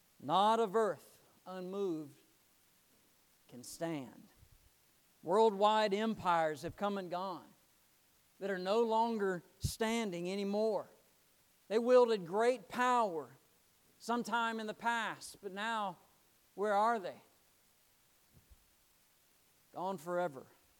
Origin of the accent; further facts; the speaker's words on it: Florida, United States; there was a time when Kevin and I were just little boys growing up in Florida somewhere